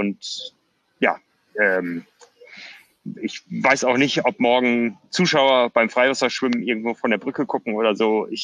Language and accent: German; Hamburg, Germany; Das wussten wir als Hamburger schon länger, weil wir das ja häufiger schon in der Heimatstadt hatten